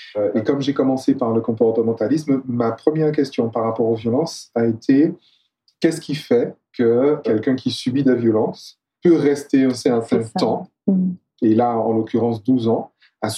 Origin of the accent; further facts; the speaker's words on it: Martinique; Je suis martiniquais et en Martinique, il y a beaucoup de serpents.